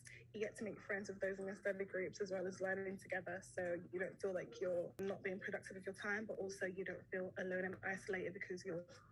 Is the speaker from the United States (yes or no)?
no; Nigeria; I'm in my third year of anthropology and law at LSE, and I'm from Nigeria.